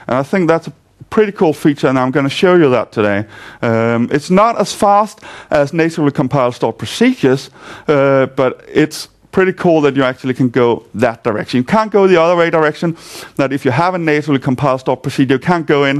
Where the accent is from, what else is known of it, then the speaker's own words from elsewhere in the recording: Denmark; English is a second language; now in London, United Kingdom; I'm here from Denmark, but I currently live in London.